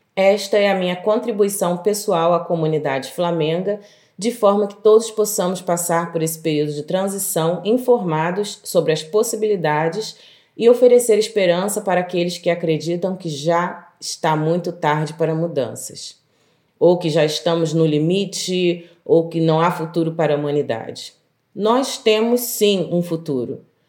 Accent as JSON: {"language": "Portuguese", "country": "Brazil", "said": "Eu nasci no Brasil, um país onde vivemos uma guerra civil diária entre traficantes e policiais."}